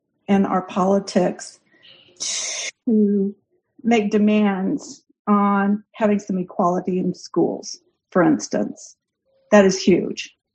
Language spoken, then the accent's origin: English; the South, United States; now in Chicago, United States; I grew up in the South as well, and so all of this seems very familiar in a way, in a big way. But I also live on the South Side of Chicago and have since the 1980s.